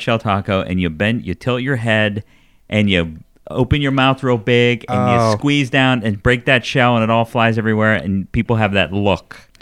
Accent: Pittsburgh, Pennsylvania, United States; I remember growing up in the Pittsburgh area in the 70s, of course. We were big into football.

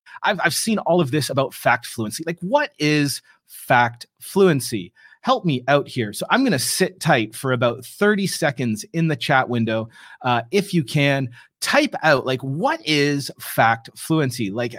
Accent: Australia; now in Atlanta, United States; I've seen Hong Kong, Australia, my home country, Canada. Even here, I now live in Atlanta, Georgia

